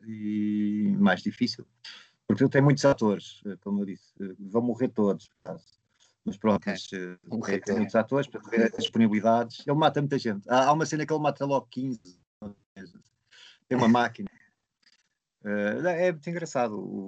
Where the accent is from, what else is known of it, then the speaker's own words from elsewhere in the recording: Lisbon, Portugal; eu sou de Lisboa, portanto, para mim é ótimo mostrar o filme em Lisboa.